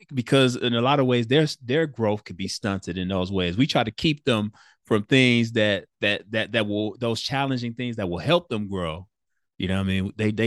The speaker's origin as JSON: {"language": "English", "town": "Detroit", "region": "Michigan", "country": "United States", "tie": "born or raised there", "said": "Like, I grew up in Detroit, Michigan, you know, west side of Detroit."}